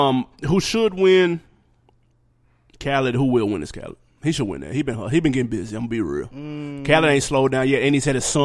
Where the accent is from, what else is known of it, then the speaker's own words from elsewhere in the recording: Nashville, Tennessee, United States; you know we're originally from Nashville.